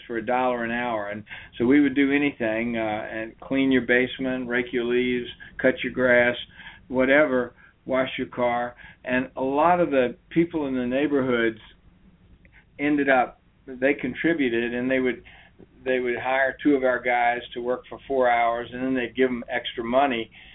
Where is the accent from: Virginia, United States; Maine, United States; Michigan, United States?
Virginia, United States; Richmond; I grew up in Richmond, Virginia